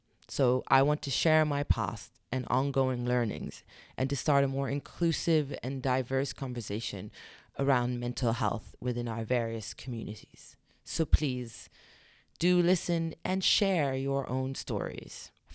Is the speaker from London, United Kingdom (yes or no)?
yes; London, United Kingdom; I'm a British Arab writer, journalist, producer, and once upon a time a lawyer. I was born in London and raised to a Syrian mother and a Libyan Palestinian father.